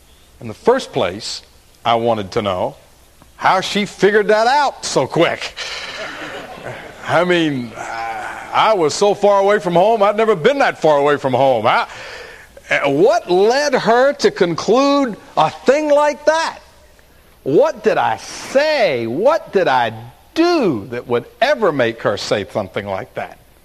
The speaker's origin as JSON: {"language": "English", "region": "Florida", "country": "United States", "tie": "born or raised there", "moved": "yes", "said": "Now, I grew up in Florida and was living in Tennessee at the time, and I'd never been to Alaska."}